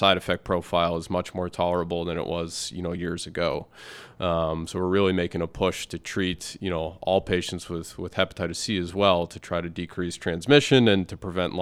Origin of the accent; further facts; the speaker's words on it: Erie, Pennsylvania, United States; I'm from Erie, and like I said, I wanted to come back to work with, you know, with my hometown.